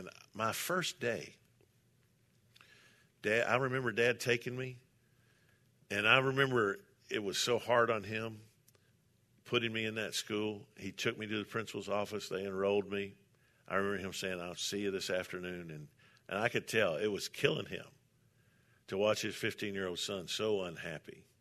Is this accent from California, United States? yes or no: no; Kentucky, United States; I said, yeah. I'm from Kentucky. He said, well, what part of Kentucky? I said, well, Western Kentucky.